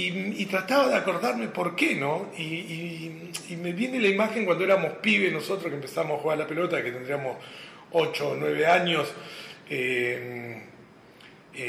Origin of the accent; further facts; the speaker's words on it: Puerto Madryn, Chubut, Argentina; also born or lived in Sierra Grande; Mi familia es de Río Negro. Yo nací en Sierra Grande y todos mis hermanos vivieron en Río Negro. Yo a los 6 meses de edad ya estaba en Madryn. Mis papás habían venido luchándola desde allá, desde la dura vida y del poco laburo, y vinimos acá a Madryn.